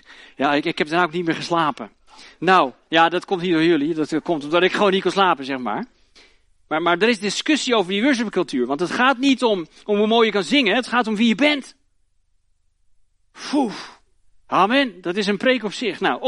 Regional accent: Friesland, Netherlands; Ik kom uit Friesland.

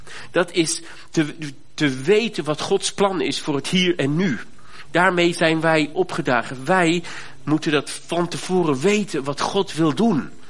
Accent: Germany; Ik ben in Duitsland opgegroeid

